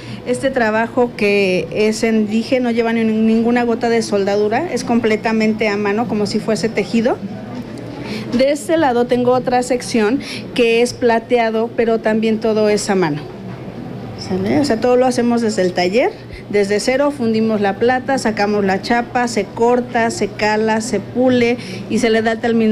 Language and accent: Spanish; Taxco, Guerrero, Mexico; Mire, venimos de Taxco.